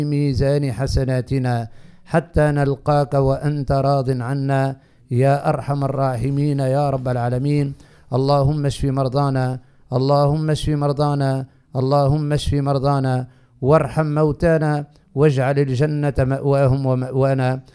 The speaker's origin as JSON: {"language": "Arabic", "country": "Tunisia", "said": "لتبقى بلادنا تونس حرة منيعة من كل فتنة وقطيعة"}